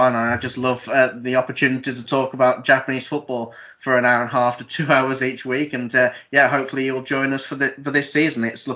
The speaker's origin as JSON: {"language": "English", "region": "West Midlands", "country": "United Kingdom", "said": "As you might be able to tell by my terrible accent, I'm from the West Midlands in England"}